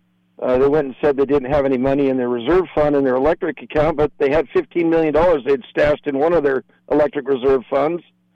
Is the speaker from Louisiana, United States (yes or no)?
no; Lompoc, California, United States; I'm a born and raised in the Lompoc Valley here. I did spend some time away at UC Davis where I got a degree in biology. And I've come back and established several businesses in the area.